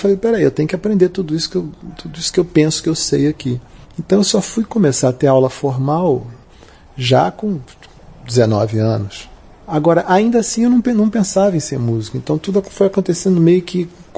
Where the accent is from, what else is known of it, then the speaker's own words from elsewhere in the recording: Rio de Janeiro, Brazil; Eu fui criado no Alto da Boa Vista, na Tijuca primeiro, e depois eu fui morar no Alto da Boa Vista.